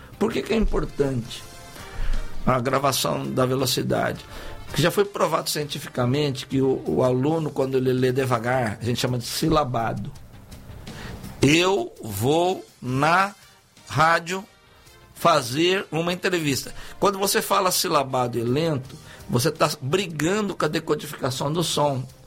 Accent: São Paulo, Brazil; eu não posso criticar a Bahia porque eu não sou baiano, eu sou paulista.

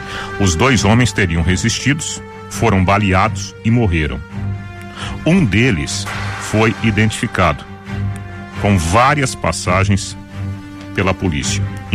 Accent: Jataizinho, Paraná, Brazil; Alô, minha querida Jataizinho, né? Minha terra natal. Ô, oh, saudade lá da roça, né?

